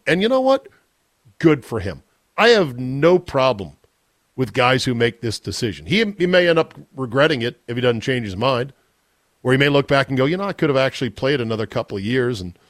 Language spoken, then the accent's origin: English; the South, United States; I'm from the South, baby. We don't know what snow looks like.